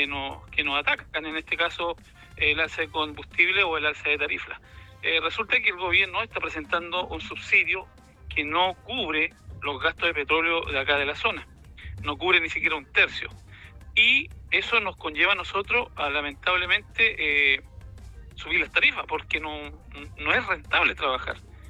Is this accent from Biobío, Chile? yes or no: yes; Lota, Biobío, Chile; nosotros, de los que somos de Lota Concepción, tenemos un plazo más amplio